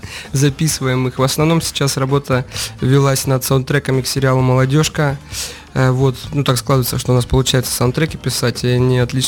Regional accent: Rostov-on-Don, Rostov Oblast, Russia; Я все детство слушал хип-хоп, потому что сам родом из Ростова-на-Дону

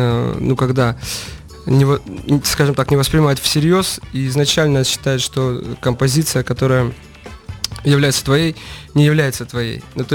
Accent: Rostov-on-Don, Rostov Oblast, Russia; Я все детство слушал хип-хоп, потому что сам родом из Ростова-на-Дону

